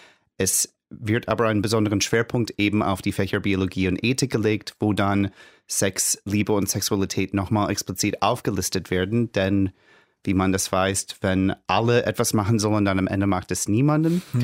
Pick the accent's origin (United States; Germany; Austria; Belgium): United States; the South; German is a second language; Ich komme aus den Südstaaten der Vereinigten Staaten.